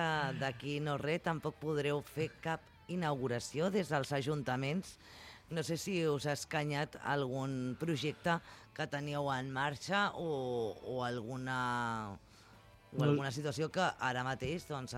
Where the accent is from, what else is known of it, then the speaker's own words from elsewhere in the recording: Catalonia, Spain; jo com a catalana